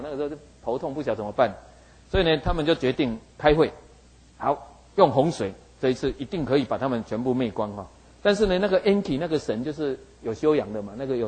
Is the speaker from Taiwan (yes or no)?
yes; Taiwan; 就像我们台湾人到处去旅行哦